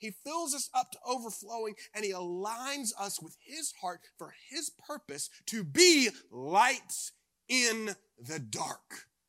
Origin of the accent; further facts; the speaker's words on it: North Carolina, United States; I grew up in Eastern North Carolina, not too far from here